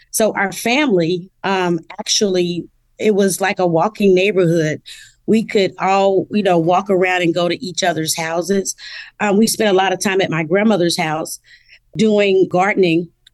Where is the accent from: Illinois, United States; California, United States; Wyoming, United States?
Illinois, United States; Evanston; All the streets used to connect. And my family actually all live within blocks.